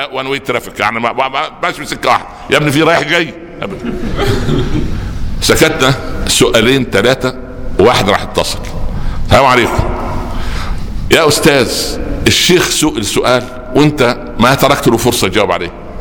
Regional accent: Egypt; وتعرف عندنا في مصر الضرائب ده جزء من الدخل

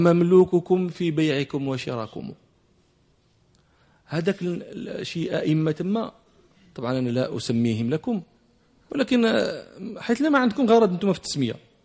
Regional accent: Morocco; هذا واحد المثال زوين عندنا في المغرب في الباديه

